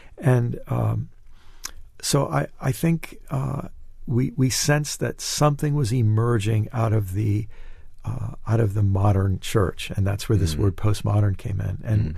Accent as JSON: {"language": "English", "country": "United States", "lives_now": "United Kingdom", "said": "And let me speak as an American. I think there'd certainly be parallel issues here in the UK."}